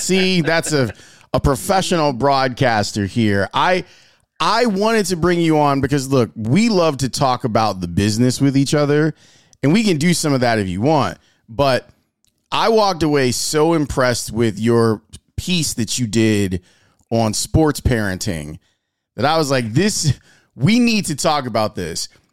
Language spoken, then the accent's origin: English; Chicago, Illinois, United States; growing up in Roseland before I moved out to HF land